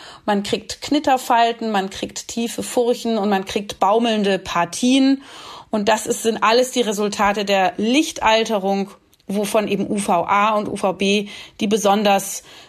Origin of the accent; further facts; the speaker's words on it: Berlin, Germany; Das ist jetzt, ich bin ja aus Berlin, keine politische Vereinigung